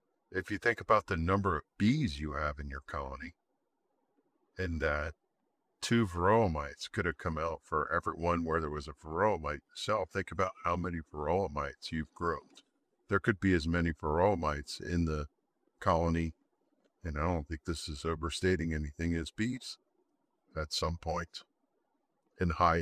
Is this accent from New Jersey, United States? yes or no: yes; Flemington, New Jersey, United States; I grew up here in Flemington, and Flemington is called Circle City sometimes by some of the natives like me